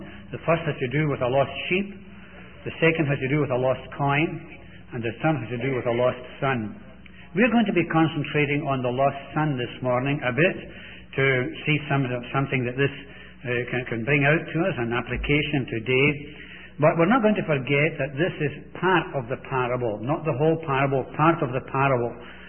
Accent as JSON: {"language": "English", "country": "Canada", "said": "And so it's really good to go into a place as a Canadian."}